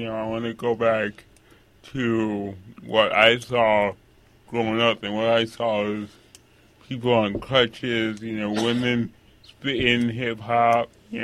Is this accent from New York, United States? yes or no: yes; New York, United States; You know, I grew up in New York, so I saw, you know, hip-hop artists on the corners back in the 70s